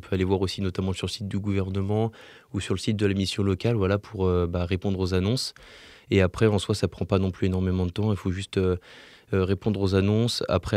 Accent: Annecy, Auvergne-Rhône-Alpes, France; j'ai 20 ans, je viens d'Annecy.

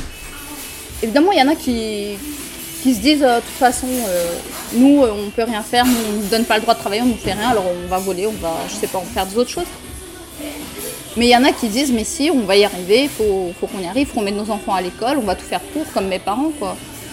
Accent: France; quand je parle roumain, on me dit que j'ai l'accent français. Ils savent que je viens de France.

